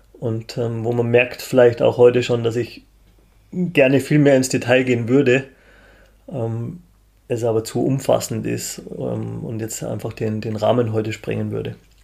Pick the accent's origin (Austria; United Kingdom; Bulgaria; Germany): Germany; Munich, Bavaria; Was mir als Münchner immer schon irgendwo im Kopf geblieben ist